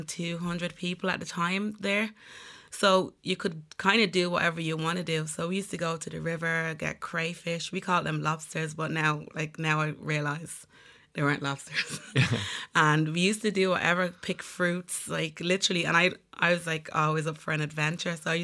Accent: Montserrat; Okay, so I grew up in the Caribbean island of Montserrat. If a lot of people will know it, it's the Emerald Isle of the Caribbean. So it's very Irish.

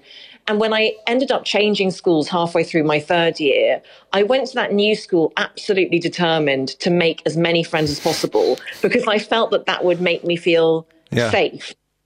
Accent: Derry, Northern Ireland, United Kingdom; also born or lived in England; And so we moved over to Derry as a family, and I grew up there for most of my life.

